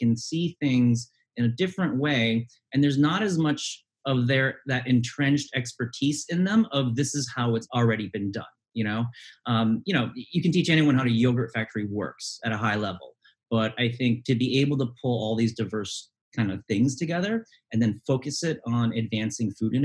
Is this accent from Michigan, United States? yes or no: yes; Detroit, Michigan, United States; I grew up in the Detroit area. So growing up, you go to the auto show all the time.